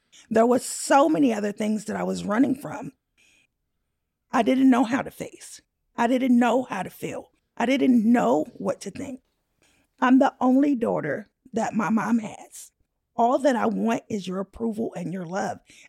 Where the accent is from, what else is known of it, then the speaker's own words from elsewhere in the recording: Southern US, United States; I grew up in the South, and down South, you feared white people.